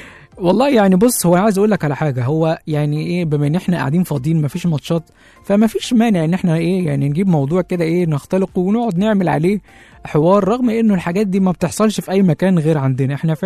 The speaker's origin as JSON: {"language": "Arabic", "country": "Egypt", "said": "احنا عندنا في مصر اللاعبين الاكبر سنا"}